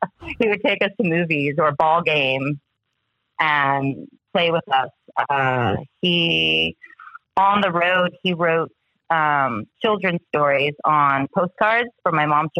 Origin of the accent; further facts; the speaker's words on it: Seal Beach, California, United States; also born or lived in Chicago, United States; So I guess I was three when we moved from Chicago to Seal Beach, California.